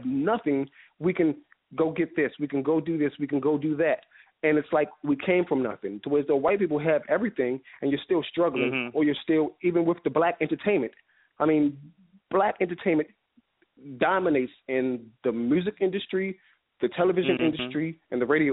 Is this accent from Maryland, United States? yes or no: yes; Baltimore, Maryland, United States; now in Atlanta, United States; I'm living in Atlanta, Georgia, but I grew up in Baltimore, Maryland.